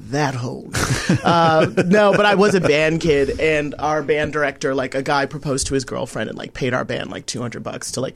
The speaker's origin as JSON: {"language": "English", "town": "Tacoma", "region": "Washington", "country": "United States", "tie": "born or raised there", "lives_now": "Los Angeles, United States", "said": "Oh, I grew up in Tacoma, Washington. That's like just south of Seattle."}